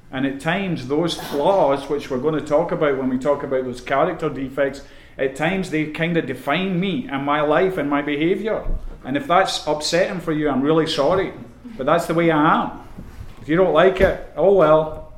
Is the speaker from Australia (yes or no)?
no; Scotland, United Kingdom; I grew up in Scotland. It rains there all the time.